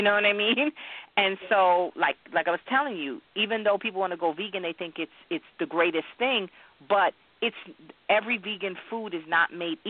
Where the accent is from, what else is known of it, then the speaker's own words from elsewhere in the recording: Jamaica; born there; And I'm Jamaican by, you know, birth. I was born there.